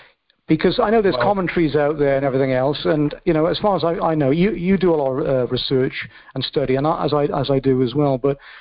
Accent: Cardiff, Wales, United Kingdom; I am from Caerdydd, and from the land of Cymru.

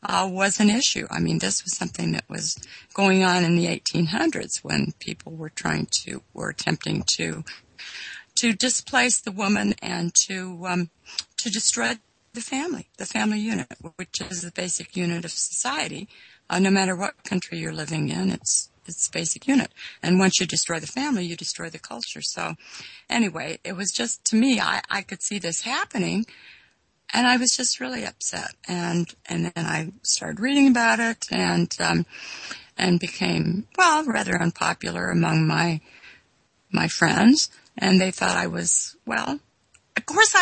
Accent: Sacramento, California, United States; Oh, no. I grew up in California.

